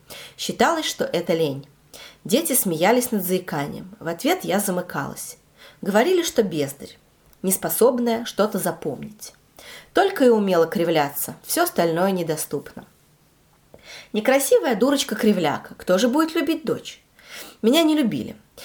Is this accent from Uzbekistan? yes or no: no; Taganrog, Rostov Oblast, Russia; born there; Но родила не в Москве, а в Таганроге. Замечательный город. К тому же быть землячкой Чехова почетно.